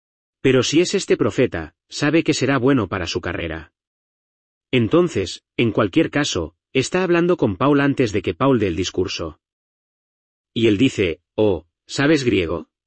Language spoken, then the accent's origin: Spanish; United States; Sabes, soy estadounidense. Hablamos, según el estándar británico, un inglés algo corrupto.